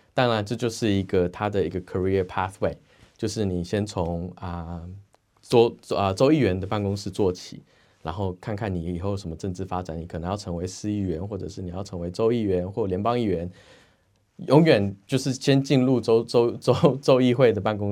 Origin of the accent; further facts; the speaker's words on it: Taiwan; 我家里是福建的，但是我从小的时候就是跟着爸爸妈妈在台湾